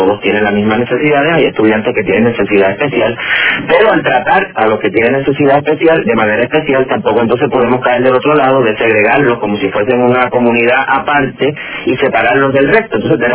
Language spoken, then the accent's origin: Spanish; Puerto Rico; Nosotros que somos puertorriqueños, que somos una nación de inmigrantes, que hemos tenido que inmigrar a otros países